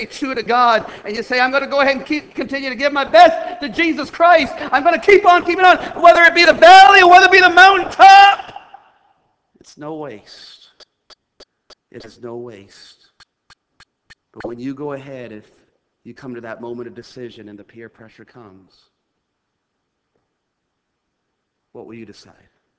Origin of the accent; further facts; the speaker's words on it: Maine, United States; my home preacher in Maine, in my home state